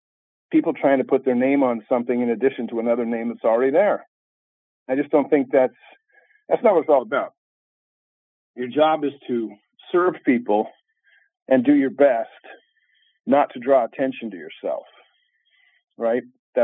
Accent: Utah, United States; now in Washington, United States; and I was raised in Utah as a conservative Republican, and I don't talk politics on this show very much, because I've been in D.C. for 36 years

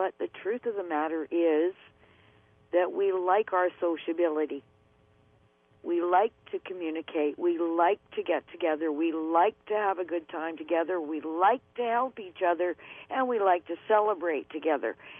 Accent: Winnipeg, Manitoba, Canada; I was raised in Winnipeg, and every few blocks there's a community center

